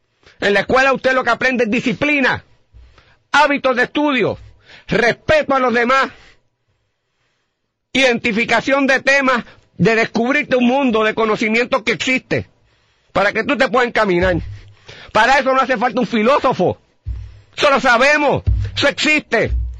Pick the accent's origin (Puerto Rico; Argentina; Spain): Puerto Rico; Morovis; En mi casa, que nosotros venimos de Morovis, cada vez que una de mis primas usualmente venía a estudiar a la universidad, en casa la recibíamos.